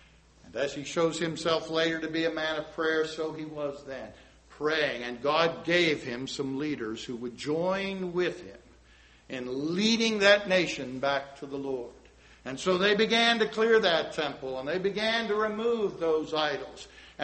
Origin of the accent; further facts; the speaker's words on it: Pennsylvania, United States; No, sir, I grew up in Pennsylvania. I said, I grew up on property that my mother grew up on. We were still on the old farm property of my grandpa.